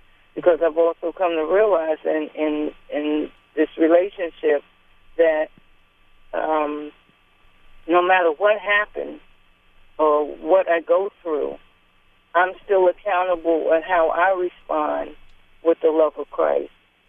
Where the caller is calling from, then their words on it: Willingboro, New Jersey, United States; Good morning. … I'm from Willingboro, New Jersey.